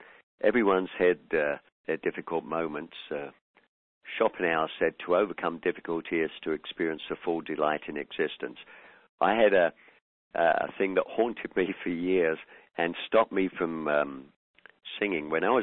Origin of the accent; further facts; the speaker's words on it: London, United Kingdom; As a young kid, growing up in London, I never knew of anybody who went to counseling.